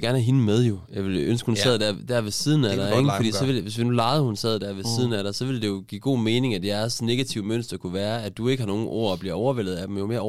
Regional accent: Central Denmark Region, Denmark; jeg kommer fra Vestjylland

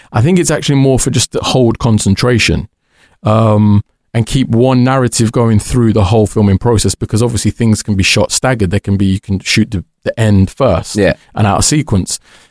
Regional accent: Dudley, West Midlands, United Kingdom; now in London, United Kingdom; I'm from Dudley.

